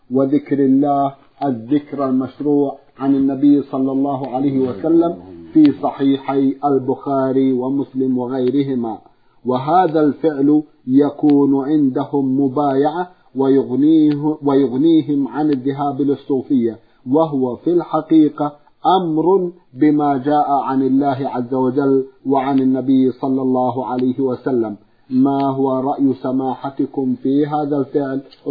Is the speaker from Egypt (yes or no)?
no; India; moved away as an adult; now in Riyadh, Saudi Arabia; أنا شاب من الهند، جئت إلى المملكة العربية السعودية الرياض لمنحة دراسية للدراسة في جامعة الإمام محمد بن سعود الإسلامية بكلية أصول الدين قسم العقيدة، والحمد لله تخرجت منها العام الماضي.